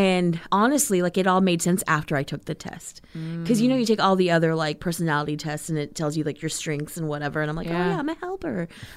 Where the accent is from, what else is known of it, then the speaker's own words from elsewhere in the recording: Texas, United States; But I'm also from Texas, so it's very Tex-Mex, and having that Texas pride, and it's like, Texas is bigger and better than everything.